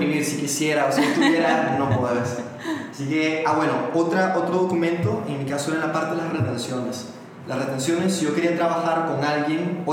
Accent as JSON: {"language": "Spanish", "region": "Carazo", "country": "Nicaragua", "said": "Yo soy de Carazo, sin embargo saqué la empresa en Managua, porque aquí quedaba la oficina"}